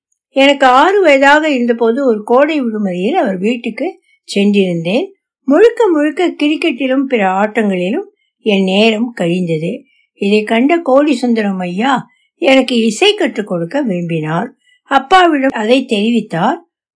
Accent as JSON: {"language": "Tamil", "town": "Chettikulam", "region": "Tamil Nadu", "country": "India", "tie": "born or raised there", "said": "என் சொந்த ஊர் பெரம்பலூர் மாவட்டத்தில் உள்ள செட்டிக்குளம் கிராமம்."}